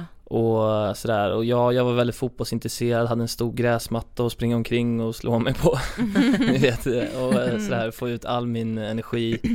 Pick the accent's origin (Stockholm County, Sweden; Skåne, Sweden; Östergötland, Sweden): Östergötland, Sweden; accent: Östergötland dialect; Men det är många som tycker just östgötska som jag har är ju... Det är ju, man kan ju låta ganska trög av det.